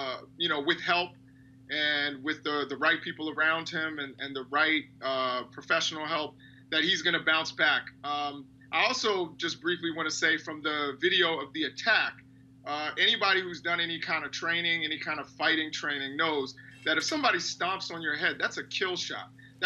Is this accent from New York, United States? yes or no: no; Maryland, United States; So, you know, I'm from Maryland, and so I know a lot of people who I don't know Delonte myself